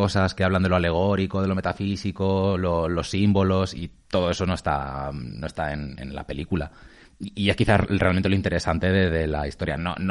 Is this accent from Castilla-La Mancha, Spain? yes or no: yes; Puertollano, Castilla-La Mancha, Spain; Cuando baje a Puerto Llano, a mi pueblo